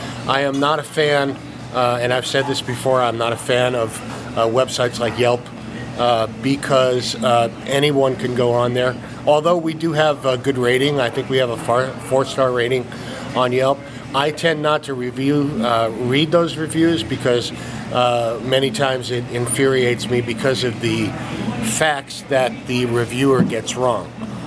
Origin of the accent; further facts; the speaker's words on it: New Jersey, United States; Well, I was born in New Jersey, right across the river from Manhattan, and grew up with the hot dog culture there